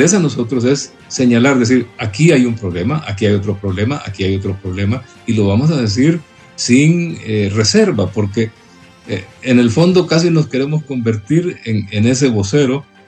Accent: Honduras; la sabiduría de todos los que somos hondureños

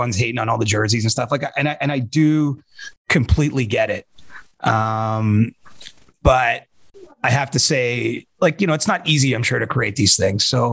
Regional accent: Canada; That's not because I'm a Canadian

